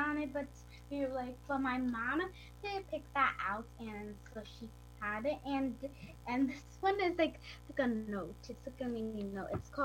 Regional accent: Hudson, New York, United States; and I'm 8 years old, and I'm also from Hudson.

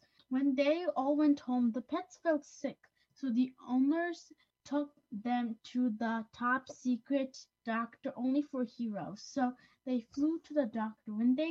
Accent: Hudson, New York, United States; I'm 9 years old, and I'm also from Hudson.

